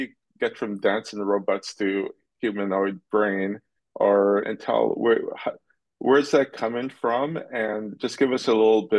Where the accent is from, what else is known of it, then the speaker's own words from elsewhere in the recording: Jamaica; I'm from Jamaica